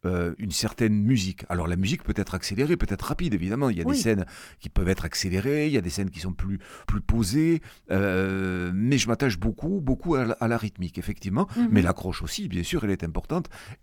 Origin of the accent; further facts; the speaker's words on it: Domazan-sur-Arize, Occitanie, France; j'habite aujourd'hui en Lauragais, mais je suis originaire de Domazan-sur-Arize, donc pas très loin d'ici.